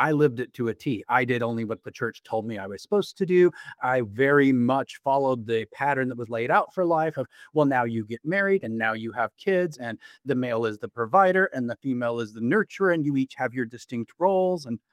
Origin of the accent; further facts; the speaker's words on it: Texas, United States; But I remember we grew up in South Texas